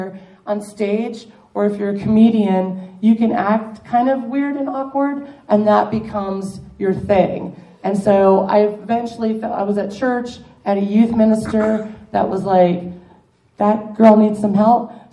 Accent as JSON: {"language": "English", "region": "Kansas", "country": "United States", "tie": "born or raised there", "said": "But no, it was growing up in Kansas as a nerd was hard. We had 4 TV channels and one of them was PBS and they always played British programming."}